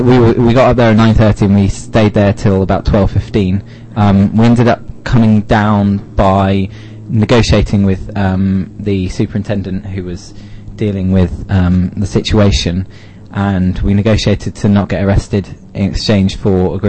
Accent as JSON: {"language": "English", "town": "Oxford", "region": "South East England", "country": "United Kingdom", "said": "I'm from Oxford."}